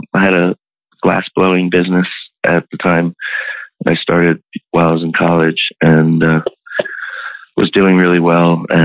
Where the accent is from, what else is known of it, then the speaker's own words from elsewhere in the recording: Richmond, Virginia, United States; also born or lived in Greenwich, Connecticut; In Richmond, Virginia, and Greenwich, Connecticut.